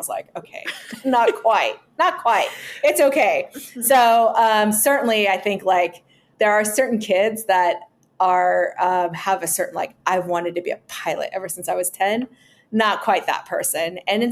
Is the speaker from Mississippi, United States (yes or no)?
no; Palmdale, California, United States; So I grew up in a very small town right outside of on the edge of LA County. It is called Palmdale, Lancaster, in the Mojave Desert area. I was probably the only Asian.